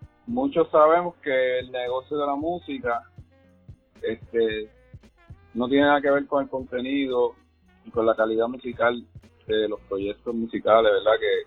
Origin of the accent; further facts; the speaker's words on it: Puerto Rico; yo soy MC, soy rapero de Puerto Rico